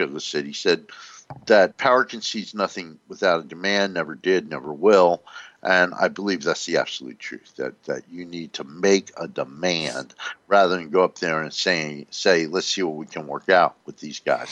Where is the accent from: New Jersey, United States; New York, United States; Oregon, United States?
New Jersey, United States; First of all, I grew up in North New Jersey.